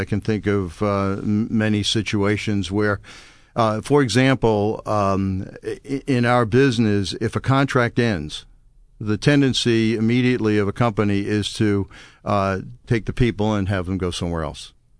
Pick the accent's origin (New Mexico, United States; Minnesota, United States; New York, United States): New York, United States; Brooklyn; You know, I think the biggest thing growing up in Brooklyn was television at the time.